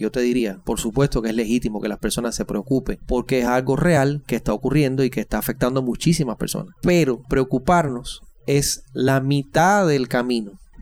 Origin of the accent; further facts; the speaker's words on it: Cuba; yo no puedo separar mi vida de creyente y cubano